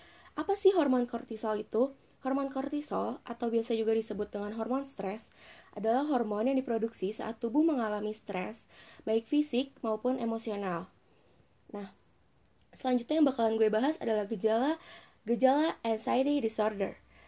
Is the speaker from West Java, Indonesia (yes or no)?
yes; Bekasi, West Java, Indonesia; born there; Gue lahir di Bekasi tanggal 5 Juni tahun 2000. Umur gue sekarang 19 tahun